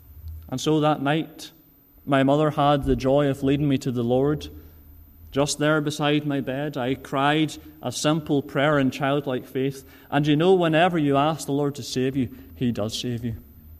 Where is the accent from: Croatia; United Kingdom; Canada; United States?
United Kingdom; Rutherglen, Scotland; I don't sound like I'm from Lisburn, which is my home congregation. But I grew up on the mainland in Scotland, where my father … is the minister of our church in Rutherglen in Glasgow.